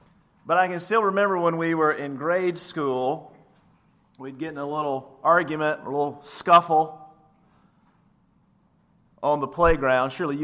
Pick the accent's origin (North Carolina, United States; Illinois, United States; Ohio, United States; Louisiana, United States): North Carolina, United States; Elkin; When I was growing up in Elkin, my best friend was Joseph Mickey.